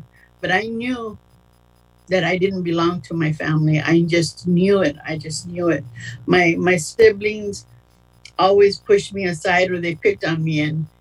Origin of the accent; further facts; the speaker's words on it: Arizona, United States; I'm born and raised in Arizona on a reservation. I'm a Native American, and my given name on the reservation was … I hated that name growing up.